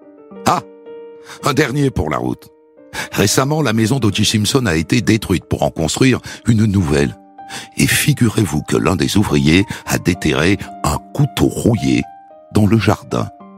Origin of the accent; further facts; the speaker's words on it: France; C'est un sport qui est totalement inconnu chez nous en France.